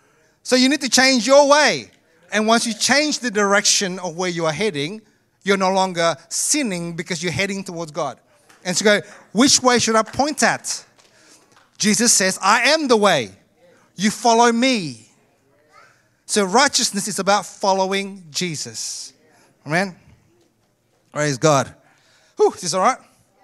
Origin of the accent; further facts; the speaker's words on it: Indonesia; English is a second language; I came from Indonesia.